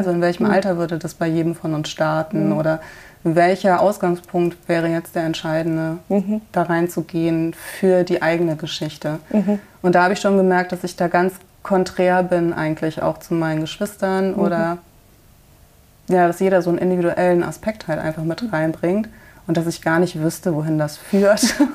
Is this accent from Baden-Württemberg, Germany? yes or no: no; North Rhine-Westphalia, Germany; Ich bin ein Kind der 80er Jahre. Ich bin in Nordrhein-Westfalen aufgewachsen.